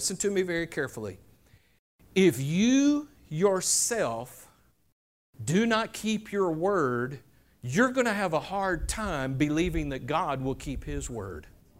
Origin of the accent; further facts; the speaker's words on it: the South, United States; because we're from the South.